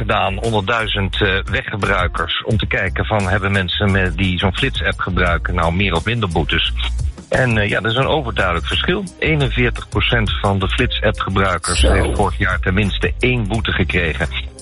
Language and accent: Dutch; Delft, South Holland, Netherlands; born there; Mijn geboortestad.